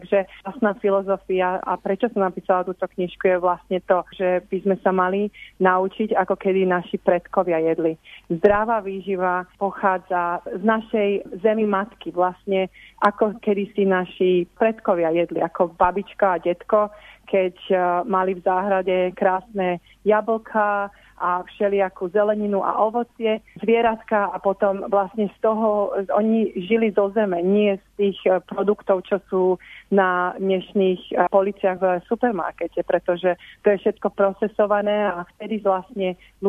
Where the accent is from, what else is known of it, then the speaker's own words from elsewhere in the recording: Bratislava, Bratislava Region, Slovakia; moved away as an adult; now in Australia; Ja som vyrastala v Bratislave, na Slovensku v Bratislave. Bola som tam do 18 rokov